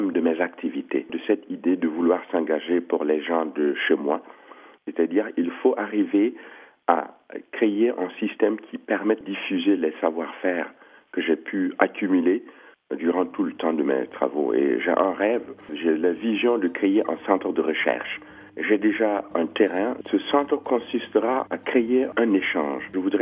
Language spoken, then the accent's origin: French; Burkina Faso; moved away as an adult; il fallait quitter le village pour se rendre dans une ville qui est située à 20 km de mon village natal. Après cette formation scolaire, j'ai obtenu une petite bourse de l'État burkinabé